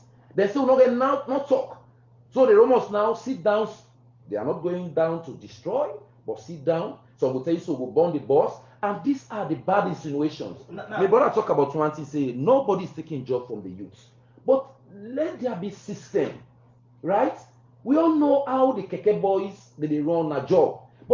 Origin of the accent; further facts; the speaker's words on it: Lumley, Western Area, Sierra Leone; I come from Lumley.